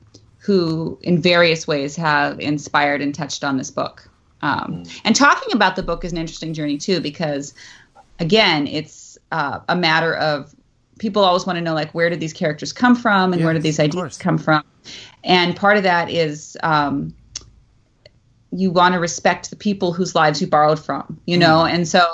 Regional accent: California, United States; Like, you know, I could say I'm a Californian, or I'm a woman

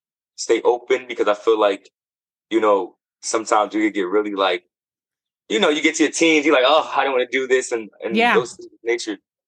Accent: New Jersey, United States; But yeah, Jersey is like my hometown. I love the nature side of it.

